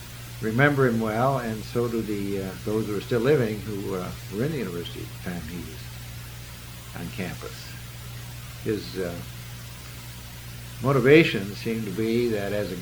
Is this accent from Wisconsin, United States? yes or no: yes; Janesville, Wisconsin, United States; also born or lived in Sun Prairie / Edgerton; We were living in Edgerton at the time. My dad was superintendent there. We were there from 1912 to 1920 when he took the position of superintendent of the schools at Janesville. And for 7 years, we were in Janesville